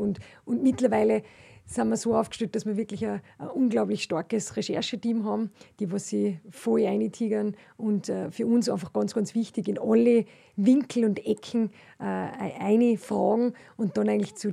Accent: Austria; Das, was man natürlich nachher als Österreicher 1:1 für voll nimmt und überhaupt keinen Unterschied macht.

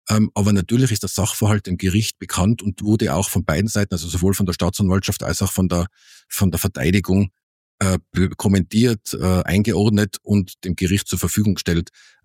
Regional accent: Innsbruck, Tyrol, Austria; Ich würde mal jetzt so als Innsbrucker sagen

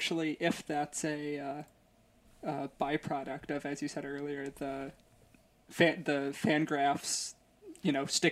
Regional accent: Chicago, Illinois, United States; I lightly root for the White Sox as my second favorite team because I'm from Chicago.

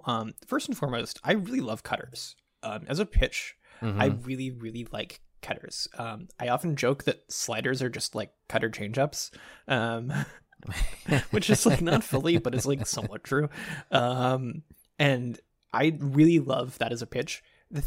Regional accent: Dallas, Texas, United States; I never had an allegiance necessarily as a kid growing up in Dallas

